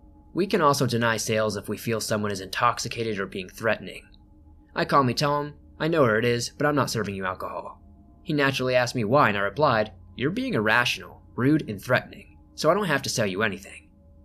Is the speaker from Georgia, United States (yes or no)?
no; Florida, United States; also born or lived in North Carolina; I moved back to my hometown of South Florida a few months back from North Carolina.